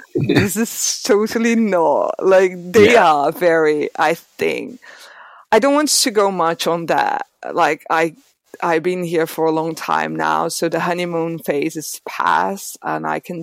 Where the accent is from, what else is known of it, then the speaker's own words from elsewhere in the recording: Brazil; English is a second language; now in London, United Kingdom; And when I moved to here, I literally moved without knowing anyone. And for some reason, I am from Brazil.